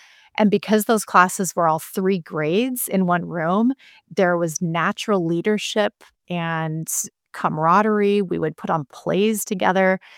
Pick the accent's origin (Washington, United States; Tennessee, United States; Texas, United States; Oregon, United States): Washington, United States; Spokane; I grew up in Spokane, and John Hagney at Lewis and Clark High School, and I was there, taught a course